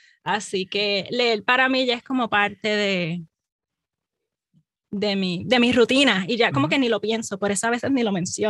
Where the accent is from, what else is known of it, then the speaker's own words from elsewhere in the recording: Vega Baja, Puerto Rico; crecí en Puerto Rico, Vega Baja, ¿saben? Del mismo neighborhood de … ¿no? De Almirante.